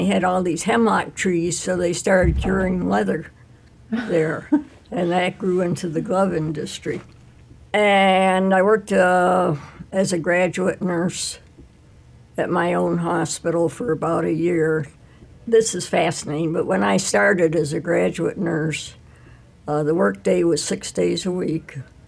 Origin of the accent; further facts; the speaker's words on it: New York, United States; also born or lived in Manhattan; Well, I was born in Manhattan, actually, New York City. But my folks, when I was maybe 3 or 4 years, moved back to their hometown, which was right up by the Adirondack Mountains in New York.